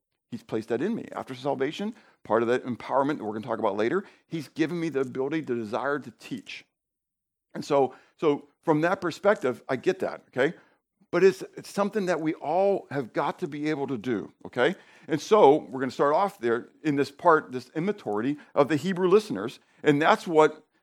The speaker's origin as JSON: {"language": "English", "region": "Northeast", "country": "United States", "said": "I'm from the Northeast."}